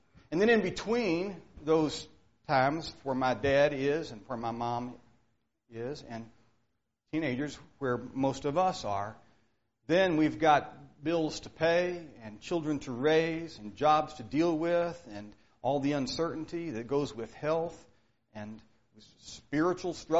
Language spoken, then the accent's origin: English; Kentucky, United States; now in New Castle, United States; So I am from Kentucky, let that be known, but I do live in Indiana. Newcastle, Indiana is our home.